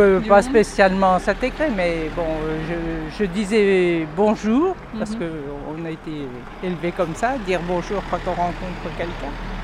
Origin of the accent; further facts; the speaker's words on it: Paris, Île-de-France, France; Moi je suis arrivée il y a vraiment 35 ans, je venais de Paris